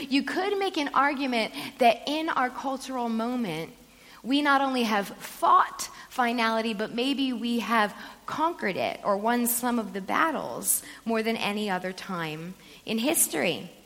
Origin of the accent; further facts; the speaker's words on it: Florida, United States; Yes, I'm American. I'm from Florida, but as of 2 weeks ago, I am a British citizen, so watch out.